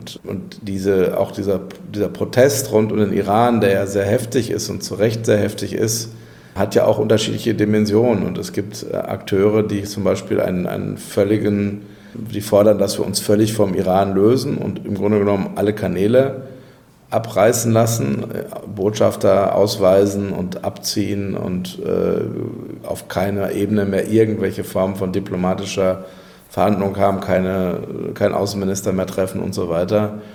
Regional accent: Castrop-Rauxel, North Rhine-Westphalia, Germany; meine Heimatstadt Castrop-Rauxel

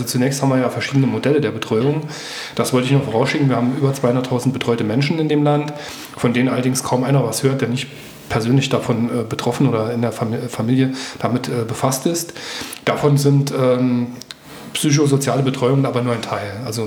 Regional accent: Homburg, Saarland, Germany; Ich komme auch aus dem Saar-Pfalz-Kreis, aus Homburg-Einöd.

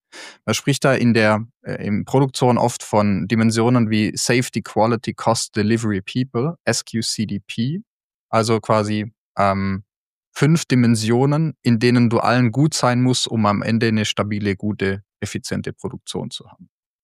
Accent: Baden-Württemberg, Germany; ich bin aufgewachsen auf der Schwäbischen Alb, so 100 Kilometer südlich von Stuttgart, da wo wir jetzt sitzen.

